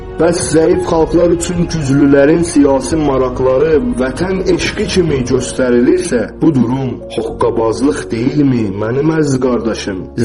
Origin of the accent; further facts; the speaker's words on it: Baku, Azerbaijan; Mənim babam Zəngilanlı olduğu halda mən də Bakılıyam və şəhər uşağıyam.